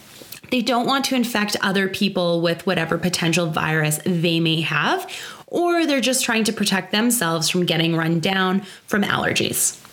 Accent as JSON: {"language": "English", "country": "Canada", "said": "well, we're Canadian, so we brought mini bottles of maple syrup that were shaped like the maple leaf."}